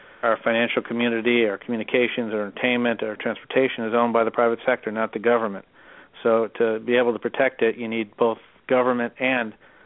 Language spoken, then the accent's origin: English; Chicago, Illinois, United States; now in Washington, United States; Actually, I came out here, I'm a Chicagoan originally, and I came out here like every other person, thinking I'd do an internship and go back to where I came from.